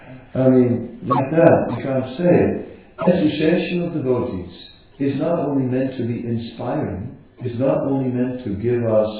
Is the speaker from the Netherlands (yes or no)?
yes; Netherlands; I am from Holland in Europe